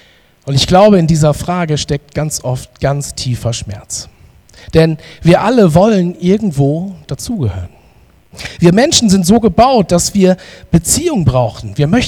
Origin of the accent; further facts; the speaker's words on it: Oldenburg, Lower Saxony, Germany; ich komme aus Oldenburg